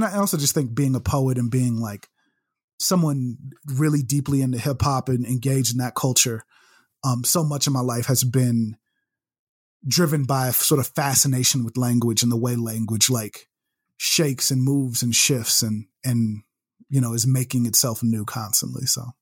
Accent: Chicago, Illinois, United States; Cause like I grew up in Chicago in like very Black neighborhoods

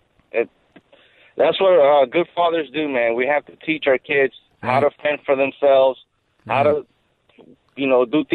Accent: United States; Okay, I grew up on a farm. I come from the farm. I'm Salvadorian American.

